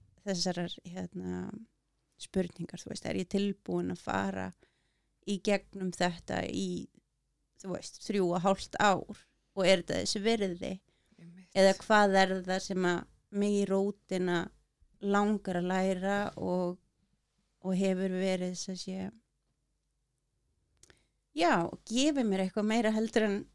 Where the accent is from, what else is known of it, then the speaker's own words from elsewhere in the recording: Egilsstaðir, Eastern Region, Iceland; also born or lived in Reykjavík; Ég úr bænum, en þegar ég níu ára að verða, þá flytti ég austur Egilsstaði. Mm. Og bjóð þar svona fram og tilbaka. Ég semst skilnaðabarn og pappi í bænum og mamma og ég flytti austur. Þannig að ég var semst í Egilsstaðaskóla